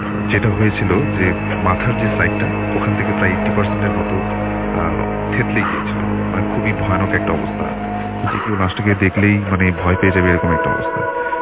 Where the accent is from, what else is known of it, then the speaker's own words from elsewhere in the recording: Dhaka, Dhaka Division, Bangladesh; পুরান ঢাকা থেকে এসেছি